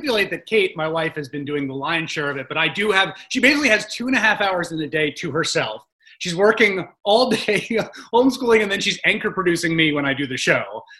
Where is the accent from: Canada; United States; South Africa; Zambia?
United States; New York City, New York; they're sheltering in place in the home I grew up in the Bronx.